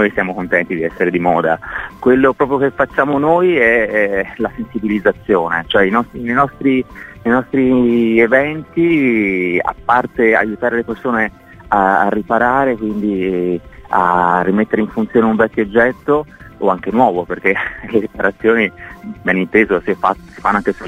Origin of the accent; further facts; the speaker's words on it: Florence, Tuscany, Italy; perché siamo tutti di Firenze.